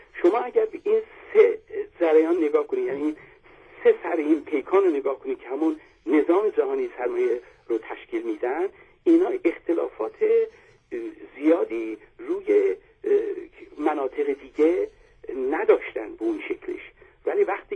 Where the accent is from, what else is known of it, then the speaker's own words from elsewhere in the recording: Iran; نه به خاطر اینکه ما ایرانی هستیم این حرفو میزنیم